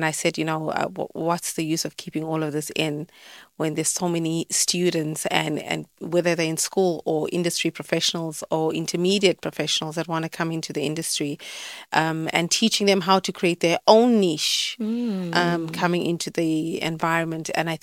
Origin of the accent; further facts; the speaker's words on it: South Africa; moved away as an adult; now in Nigeria; I'm originally from Mozambique, South Africa. And I left South Africa to come to Nigeria at the age of 22. And I'm officially here between 16 and 18 years.